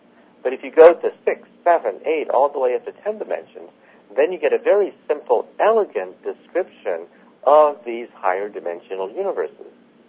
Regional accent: California, United States; when I was a child growing up outside San Francisco, I used to spend hours watching the carp swimming in the Japanese tea garden.

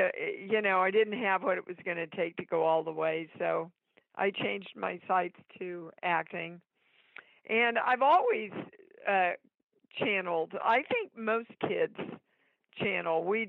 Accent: Kansas City, Kansas, United States; So I come from Kansas City, Kansas, raised in a pretty poor household, a religious household as much as Methodist

